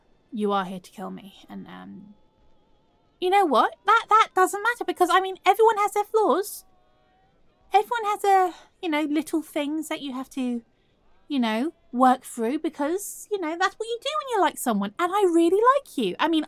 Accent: England, United Kingdom; But I like to think of it as just being really, really English, like intensely English.

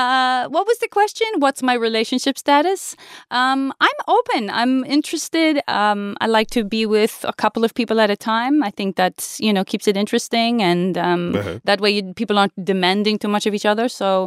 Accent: Montreal, Quebec, Canada; born there; also born or lived in Copenhagen; Well, I of course, was born in Montreal. I lived for several years in Copenhagen.

